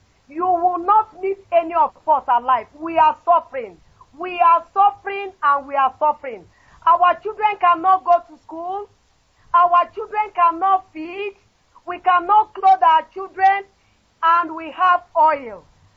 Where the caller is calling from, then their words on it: Lagos, Nigeria; I am calling from Lagos, Nigeria.